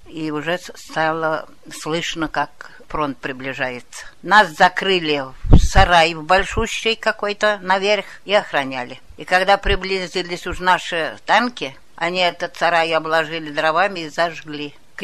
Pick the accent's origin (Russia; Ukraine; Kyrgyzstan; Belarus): Ukraine; Ну, я сказала, что я с Украины